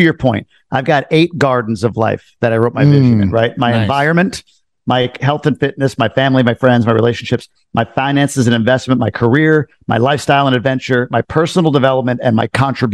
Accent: New York, United States; also born or lived in Long Island; Yeah. So I'm a native New Yorker, grew up all over New York, Long Island, and then upstate

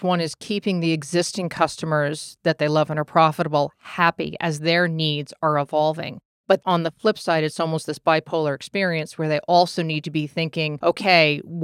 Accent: Needham, Massachusetts, United States; My hometown.

